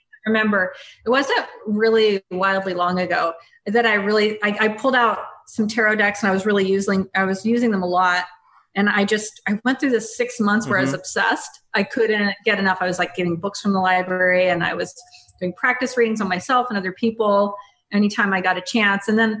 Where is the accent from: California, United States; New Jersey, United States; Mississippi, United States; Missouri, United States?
Mississippi, United States; I grew up in Mississippi.